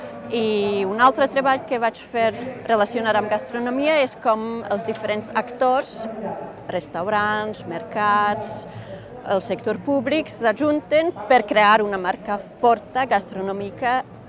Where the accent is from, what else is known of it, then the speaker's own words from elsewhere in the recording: Slovakia; Catalan is a second language; moved away; also born or lived in Denmark; originàriament sóc eslovaca, però vinc de Dinamarca, on vaig viure molts anys i on vaig fer el doctorat